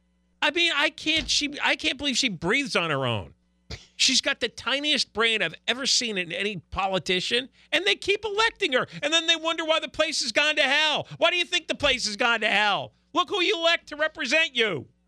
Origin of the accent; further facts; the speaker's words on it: New Jersey, United States; I grew up in New Jersey.